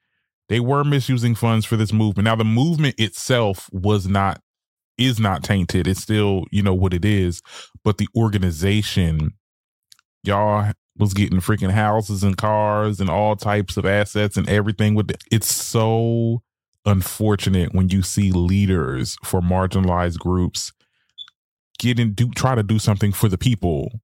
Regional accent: Trenton, New Jersey, United States; she's from Trenton, New Jersey, and that is my hometown.

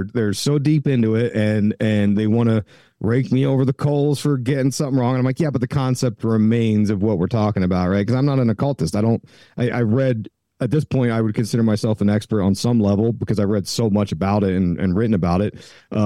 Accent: East Coast, United States; And I grew up on the East Coast. We were obsessed

